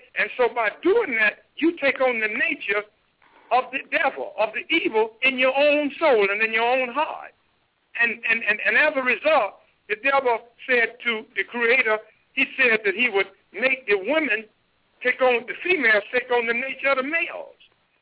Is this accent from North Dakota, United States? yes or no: no; North Carolina, United States; but especially here in my home state, North Carolina